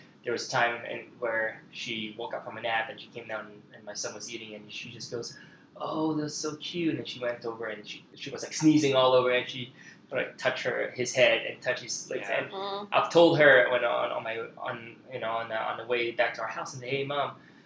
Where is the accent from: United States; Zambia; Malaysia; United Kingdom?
Malaysia; so I grew up in Malaysia, and in, I guess, in Asian culture